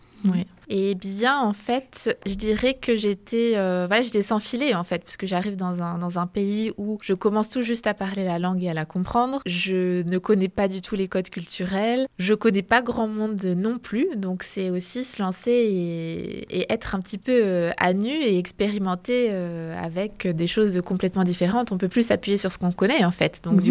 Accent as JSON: {"language": "French", "town": "Blois", "region": "Centre-Val de Loire", "country": "France", "tie": "born or raised there", "also_born_or_lived": "Brittany", "said": "Alors, donc je suis née en Bretagne, mais je suis arrivée très vite à Blois, je devais avoir 4 ans. Et j'ai commencé la danse tout de suite à Blois."}